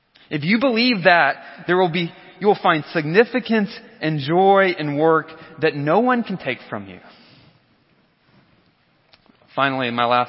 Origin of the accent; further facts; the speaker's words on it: Georgia, United States; My good friend's from West Virginia, and I'm from South Georgia. It's pretty much the bottom of the barrel educationally, okay?